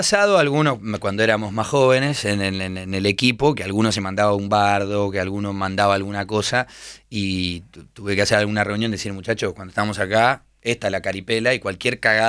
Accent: Argentina; siempre digo que cuando uno sale de Argentina, primero sos argentino

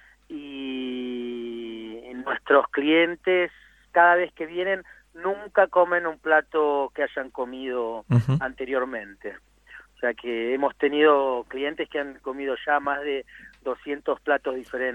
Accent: La Plata, Buenos Aires Province, Argentina; born there; Soy, bueno, nacido en la ciudad de La Plata, con familia, abuelos y bisabuelos italianos, ¿no?

